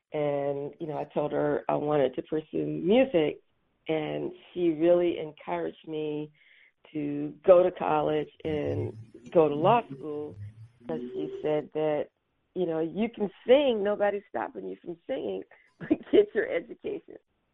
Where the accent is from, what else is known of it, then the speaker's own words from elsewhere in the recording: Charleston, South Carolina, United States; moved away as an adult; now in Los Angeles, United States; I came out once I graduated from the College of Charleston in my hometown, then I moved out to LA and went to law school